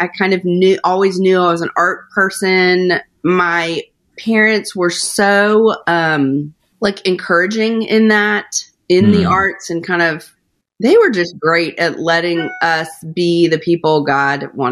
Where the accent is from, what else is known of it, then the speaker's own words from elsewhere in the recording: Rhode Island, United States; also born or lived in Atlanta; I always say, really, that I feel like I grew up in Rhode Island. So I feel like I'm a New Englander in my heart, because we moved there when I was in about sixth grade